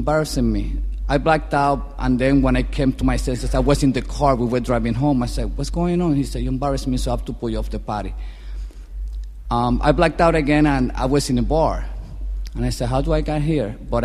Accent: Puerto Rico; born there; And by the way, I was born in Puerto Rico.

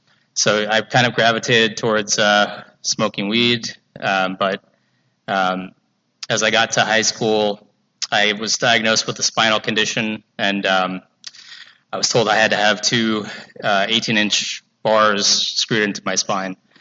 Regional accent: Los Angeles, California, United States; So I'm a local guy. I grew up in Southern California, L.A.

